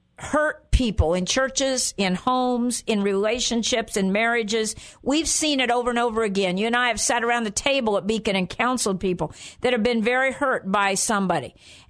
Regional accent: Indiana, United States; I'm from Indiana and the farmland, you know, in fact, farmland, where there's corn and beans right now and all kinds of good stuff.

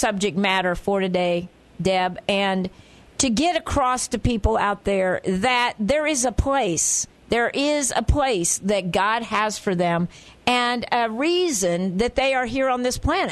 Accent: Muncie, Indiana, United States; They're from my neck of the woods, Alexandria, Indiana. I'm from Muncie, Indiana.

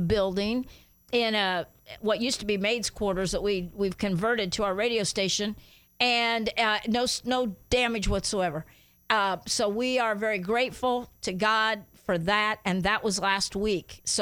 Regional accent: Guatemala; I grew up in Central America as a missionary's kid in Guatemala

